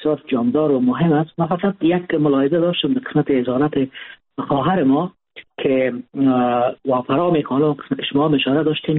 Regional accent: Afghanistan; ما افغان هستیم

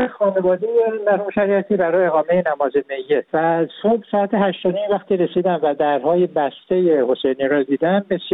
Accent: Iran; من الان به عنوان یک ایرانی واقعا شرمنده ام که چرا حکومت کشورم این جور مسئله رو بعد 40 سال تجربه مسئله به این سادگی رو حل نمیکنن

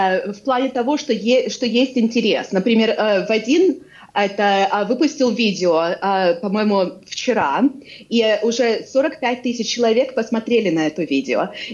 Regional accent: Brest, Brest Region, Belarus; also born or lived in Pinsk; now in United States; я родилась в Беларуси, я родилась в Пинске и росла в Бресте, но я образована в США

